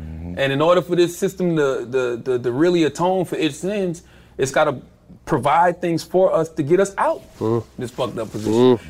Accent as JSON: {"language": "English", "region": "the South", "country": "United States", "said": "Only because, like, you know, I come from the South. I was into, like, the gritty, grimy stuff."}